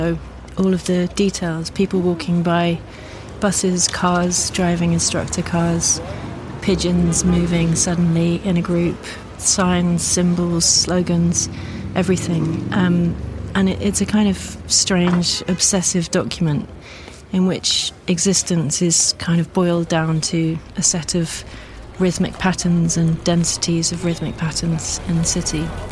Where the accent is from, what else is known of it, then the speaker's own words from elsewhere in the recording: London, United Kingdom; I'm from South London